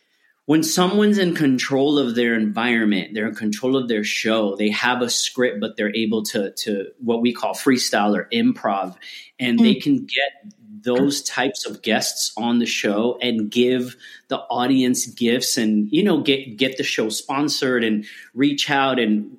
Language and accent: English; Puerto Rico; born there; first language Spanish; English is a second language; I didn't even know English in the beginning. I was born in Puerto Rico, so Spanish is my first language.